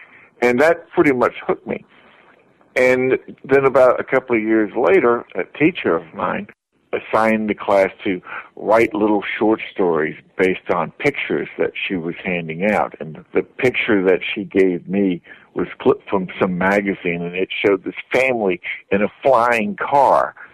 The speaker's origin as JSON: {"language": "English", "region": "Tennessee", "country": "United States", "tie": "born or raised there", "said": "I was a kind of growing up in Tennessee. I was a kind of at ground zero for that."}